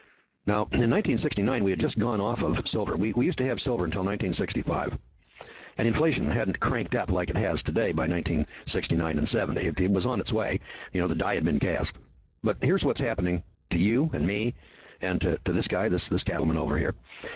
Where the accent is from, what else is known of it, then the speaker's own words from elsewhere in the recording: California, United States; I'm an old real estate guy and I was from the Bay Area and I can remember when the average rent was $235 a month back about 1970.